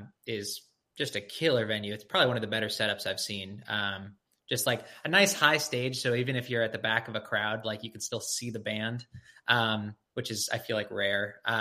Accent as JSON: {"language": "English", "town": "St. Louis", "region": "Missouri", "country": "United States", "tie": "born or raised there", "said": "Yeah, so I grew up in St. Louis, Missouri. I grew up in Jewish summer camps."}